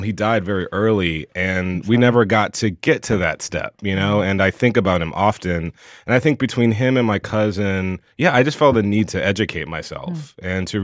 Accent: Southern United States, United States; for me, even as a gay boy growing up in the South, you know, really understanding the transgender experience

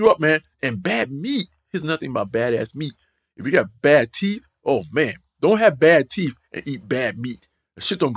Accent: North Carolina, United States; Like, I'm from North Carolina, man. I done tried it all, bro.

